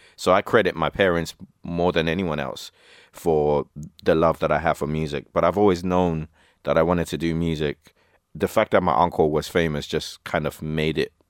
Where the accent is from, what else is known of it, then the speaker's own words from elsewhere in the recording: Shannon, County Clare, Ireland; I'm an MC from Shannon, County Clare. Been working in Limerick since 2013